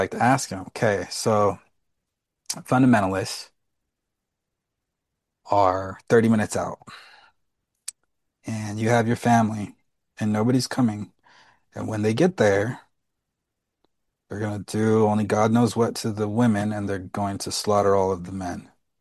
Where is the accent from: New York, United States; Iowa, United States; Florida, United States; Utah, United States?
Utah, United States; I grew up in Utah and the police here are fantastic, largely due to the culture here.